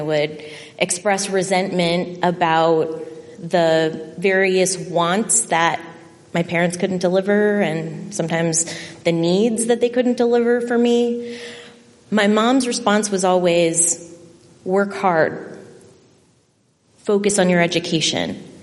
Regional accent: Corpus Christi, Texas, United States; I grew up in Corpus Christi, Texas, and grew up in a poor family.

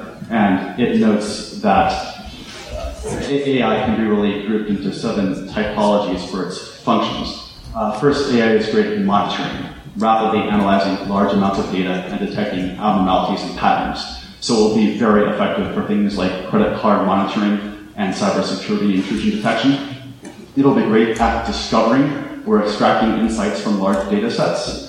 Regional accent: Washington, District of Columbia, United States; I come from Washington, D.C., and there are a lot of not very intelligent people in Washington.

